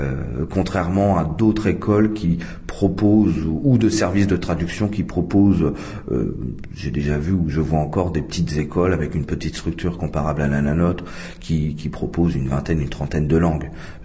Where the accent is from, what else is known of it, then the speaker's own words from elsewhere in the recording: Grand Est, France; moved away as an adult; now in Czech Republic; je suis français d'origine de la région Champagne-Ardenne. Je suis arrivé en République tchèque, en Tchécoslovaquie à l'époque, juste après la Révolution, 1991. Je suis arrivé en Moravie